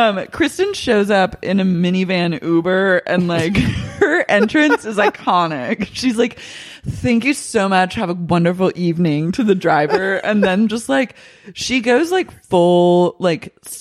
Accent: Oklahoma, United States; Like, I grew up in Oklahoma, so I only had the catalog to, right. like, go off of.

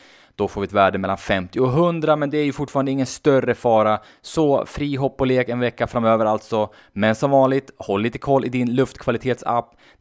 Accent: Köping, Västmanland County, Sweden; Inte superlångt från mina hemtrakter Köping faktiskt.

